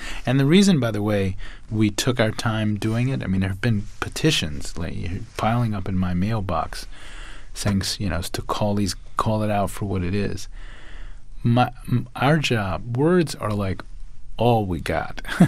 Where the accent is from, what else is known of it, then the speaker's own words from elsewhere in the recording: New Orleans, Louisiana, United States; I think I use religion as an example because I was raised Catholic in New Orleans.